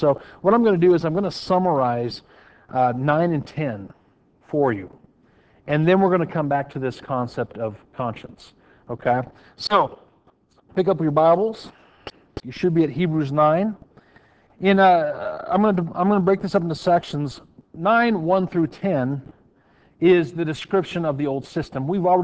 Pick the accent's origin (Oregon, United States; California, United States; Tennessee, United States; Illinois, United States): Oregon, United States; Hermiston; anytime I go back to my hometown of Hermiston, Oregon, I feel guilty.